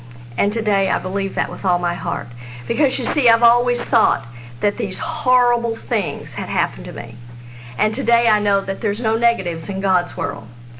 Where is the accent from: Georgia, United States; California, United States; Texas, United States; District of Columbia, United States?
Texas, United States; because I was born and raised in Texas.